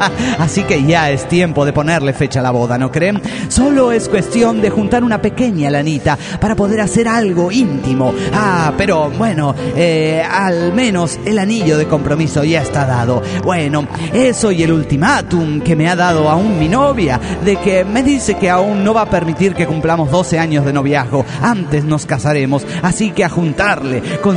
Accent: Mexico City, Mexico; de la Ciudad de México.

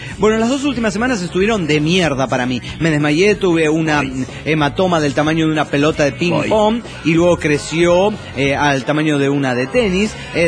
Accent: Santa Fe, Argentina; de Santa Fe, de Argentina.

